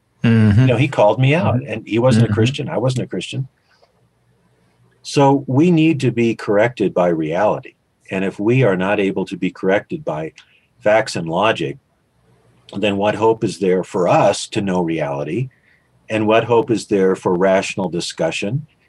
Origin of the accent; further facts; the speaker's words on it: Anchorage, Alaska, United States; I was brought up in Anchorage, Alaska. Yeah. When I was brought up, I was around a lot of Native Alaskans.